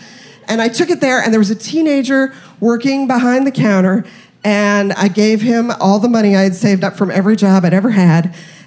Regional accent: Denver, Colorado, United States; because I was a kid from Denver, I did love school when I was a kid

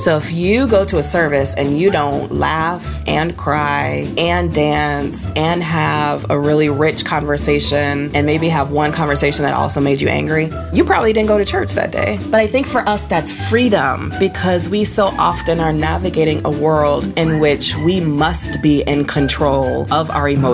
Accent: Toledo, Ohio, United States; Sure. I grew up in Toledo, Ohio, and my parents sent me to Christian schools my entire life.

